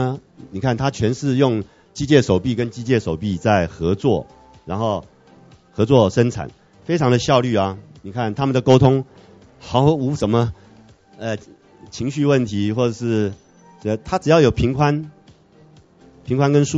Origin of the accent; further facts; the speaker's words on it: Taiwan; 这个研讨会上面我们台湾人很厉害了哈